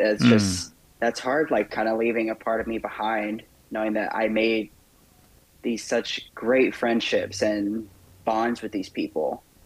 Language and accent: English; Georgia, United States; now in Chicago, United States; I am originally from the South. I originally grew up in Southeast Georgia. I was about 30 minutes north of Jacksonville, Florida.